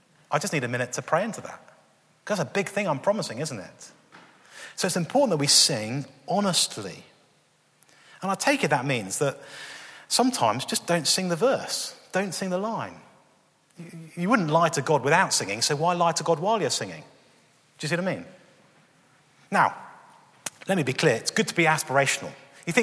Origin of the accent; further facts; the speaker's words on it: England, United Kingdom; Just tells you I come from England.